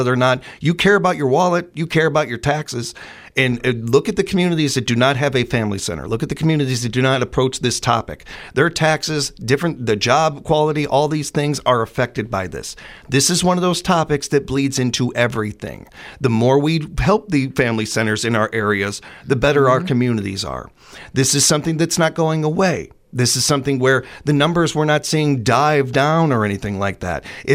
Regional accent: United States; I am not a Democrat or a Republican. I'm an American

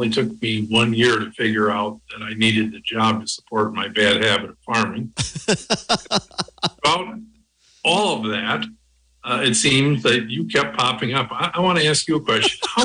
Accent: Madison, Wisconsin, United States; Sure. I grew up in Madison and spent summers on my maternal and paternal grandparents' farms.

